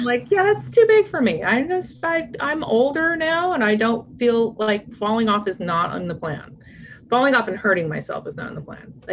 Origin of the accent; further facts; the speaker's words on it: Los Angeles, California, United States; I actually, there was a place, I grew up in Los Angeles, and there was a place where the Beverly Center is now.